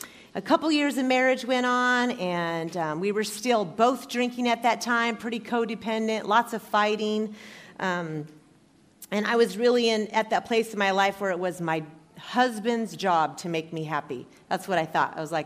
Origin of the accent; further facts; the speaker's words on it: Nebraska, United States; And I grew up in Nebraska. I don't know if you guys have ever heard of Nebraska, but it's in the Midwest. And I grew up on a farm